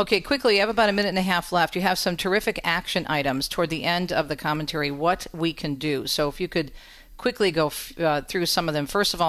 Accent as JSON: {"language": "English", "region": "Michigan", "country": "United States", "tie": "born or raised there", "said": "talking about some place that's not so wonderful at times, and that is my home state of Michigan."}